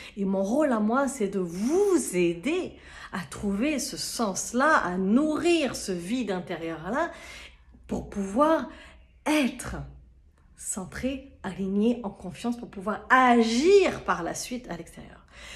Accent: Côte d’Ivoire; Au-delà de la femme, l'ivoirienne, parce que vous le savez, je viens de Côte d'Ivoire et je me sens beaucoup très, très, très ivoirienne. Et d'ailleurs, je suis actuellement en Côte d'Ivoire pendant que je vous tourne cette vidéo.

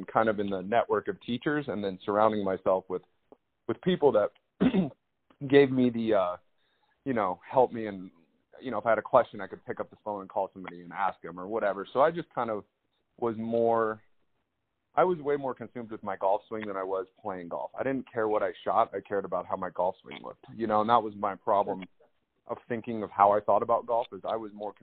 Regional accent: Valencia, California, United States; I grew up in Valencia. I spent a lot of time in California and Valencia

